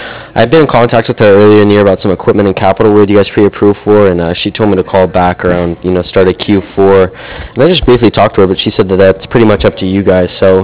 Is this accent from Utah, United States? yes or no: yes; Park City, Utah, United States; Yeah, I'm from Park City, that's why I asked.